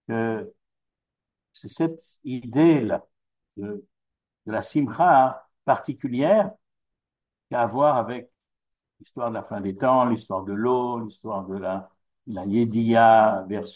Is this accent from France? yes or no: no; Geneva, Switzerland; Je me rappelle quand j'étais enfant, à Genève